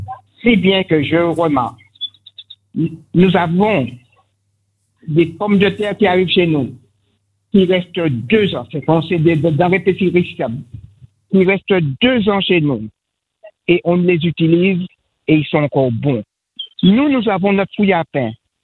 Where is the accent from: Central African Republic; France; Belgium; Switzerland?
France; Martinique; parmi nous, nous sommes des Martiniquais